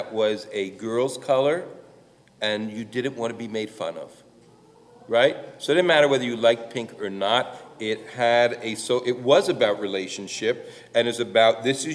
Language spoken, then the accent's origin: English; East Coast, United States; And I certainly remember growing up on the East Coast, right?